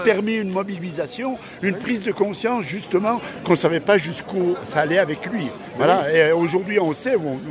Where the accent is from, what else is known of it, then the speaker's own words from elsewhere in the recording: Auvergne-Rhône-Alpes, France; Je suis de Haute-Savoie, je suis à côté de Saint-Julien-en-Genevois. À Vulbin, c'est exactement.